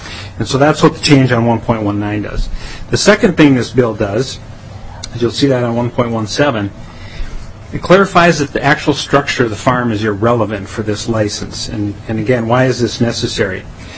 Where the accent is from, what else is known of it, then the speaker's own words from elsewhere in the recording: Minnesota, United States; On our own farm, I grew up in Chippewa County. If we had to go get parts for the sugar beet equipment, we had to go to Clara City, which was 35 miles, and this is back in 1982.